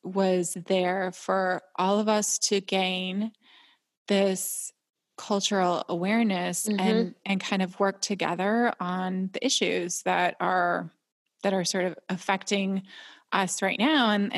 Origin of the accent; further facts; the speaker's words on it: Nebraska, United States; also born or lived in Washington / Georgia; I'm from Nebraska and then I went to university in Washington State and then we moved to Georgia and it was like a brand new land.